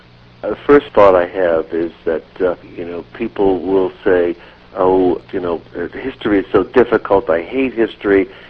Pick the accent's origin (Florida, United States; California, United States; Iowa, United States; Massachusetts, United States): Massachusetts, United States; Boston; I wouldn't say I'm from Massachusetts necessarily. That might throw a few people. I might say I'm from Boston